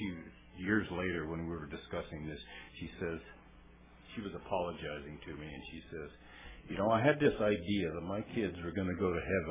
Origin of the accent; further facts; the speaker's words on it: California, United States; I was born in the Motherlode country here in California, and lived in a house that was built by the 49ers during the gold rush.